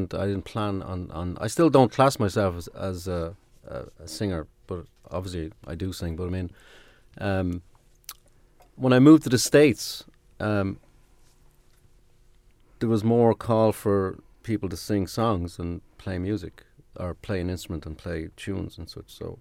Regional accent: Dublin, Leinster, Ireland; Sorry, I'm from Dublin.

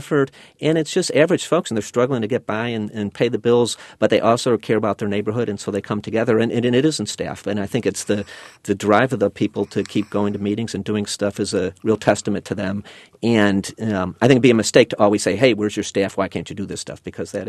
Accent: Chicago, Illinois, United States; from the south side of Chicago, so we had a lot of politics around us all the time.

